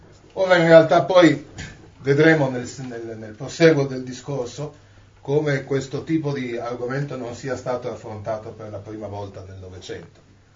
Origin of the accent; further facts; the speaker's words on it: Turin, Piedmont, Italy; Io vengo da Torino